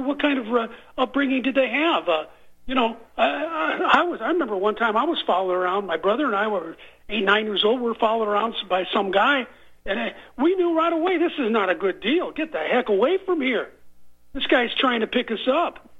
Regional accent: Nebraska, United States; I'm from Nebraska originally, and I remember the DeKalb thing, the Boys Town thing.

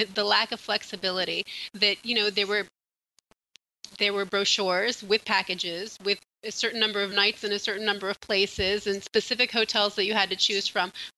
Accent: Kansas City, Missouri, United States; I grew up in Kansas City, Missouri, and my family is a Greek family.

